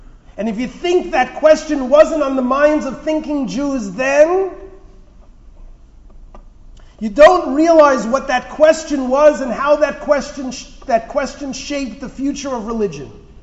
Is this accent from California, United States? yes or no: no; Holliswood, New York, United States; I want to say hello to my hometown Holliswooders, who are represented here today.